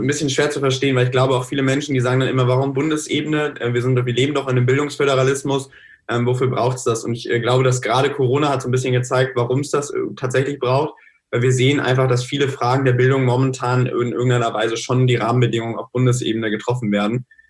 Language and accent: German; North Rhine-Westphalia, Germany; ich komme jetzt aus NRW